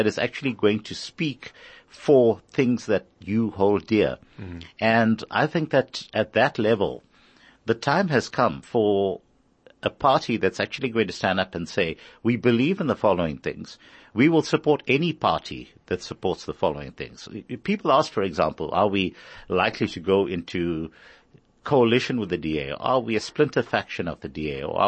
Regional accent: Durban, KwaZulu-Natal, South Africa; moved away as an adult; My background is that, well, I'm Durban born and bred.

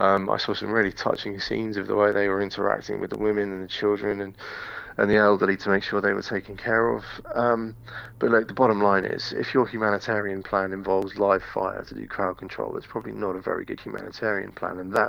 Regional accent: United Kingdom; it's not particularly encouraging as a Brit

